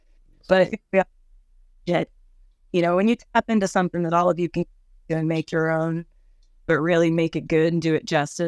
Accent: Cincinnati, Ohio, United States; also born or lived in Los Angeles, United States; I grew up in Cincinnati, and I've lived in LA.

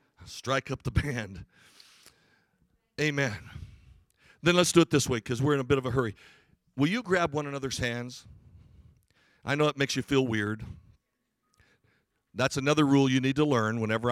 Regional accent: Winslow, Arizona, United States; I was from Winslow High School. You know, the old song … that's where I lived.

